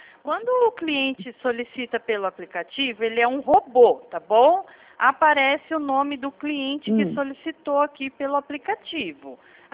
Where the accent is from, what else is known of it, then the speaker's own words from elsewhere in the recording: Atibaia, São Paulo, Brazil; Eu sou de São Paulo. Paulo Atibaia, interior de São Paulo.